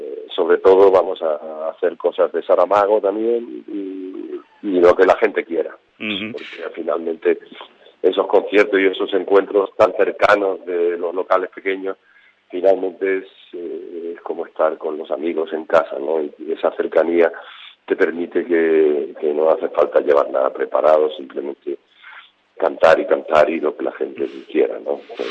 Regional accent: Madrid, Community of Madrid, Spain; also born or lived in village of birth; A mi tierra que me vio nacer, porque yo soy vallecano también y ejercí de vallecano durante todos los años 70, porque salí de mi aldea con 9 años, con 8 años, ¿no?

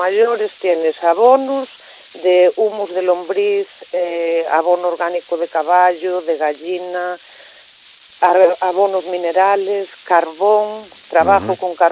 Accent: Cacabelos, Castile and León, Spain; Yo soy de Cacabelos, del uh-huh. Bierzo.

